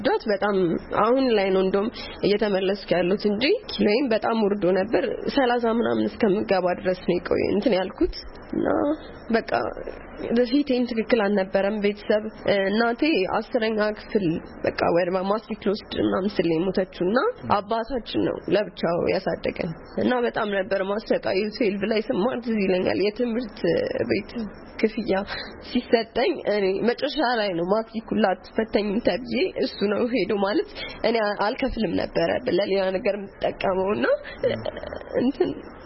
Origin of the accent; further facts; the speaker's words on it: Addis Ababa, Ethiopia; ከአዲስ አበባ ነው የመጣሁት።